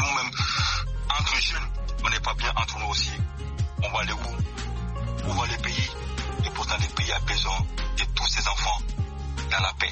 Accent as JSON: {"language": "French", "country": "Mali", "said": "en tant que Malien, en tant que quelqu'un qui aime que le Mali avance"}